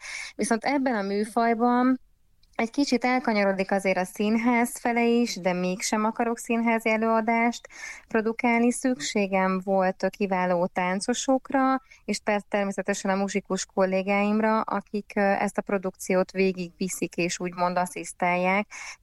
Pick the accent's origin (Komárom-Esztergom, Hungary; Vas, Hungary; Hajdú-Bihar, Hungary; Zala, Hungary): Zala, Hungary; én amúgy zalai származású vagyok, és ez egy dél-zalai szokás